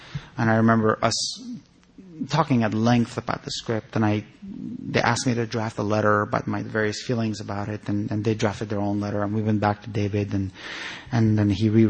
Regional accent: Afghanistan; now in United States; lived in the States for years, but I live in an Afghan community. I grew up around Afghans in Afghanistan. In the United States, I've lived around Afghans for the better part of 27 years.

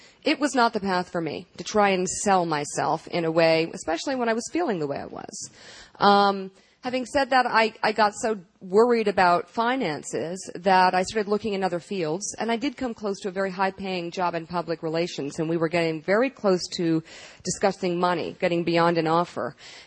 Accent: Washington, District of Columbia, United States; Look, we grew up in Washington, and Joe loves to paint a picture of an elitist background with lots of summers and weekends in the south of France.

